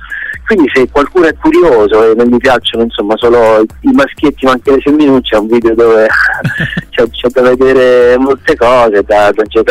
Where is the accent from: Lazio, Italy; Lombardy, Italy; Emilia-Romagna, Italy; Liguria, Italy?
Lazio, Italy; Canino; now in Rome, Italy; sono venuto da un paesino piccolo dove sono cresciuto, in provincia di Viterbo, che si chiama Canino, a Roma